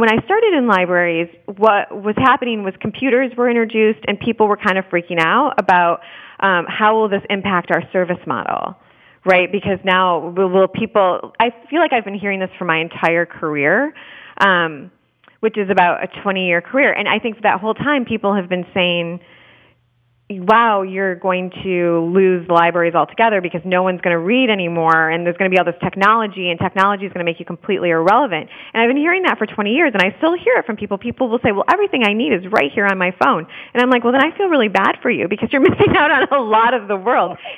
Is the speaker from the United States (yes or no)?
yes; Michigan, United States; I was raised in Michigan. I'm the only adopted child of a factory worker who had an eighth grade education.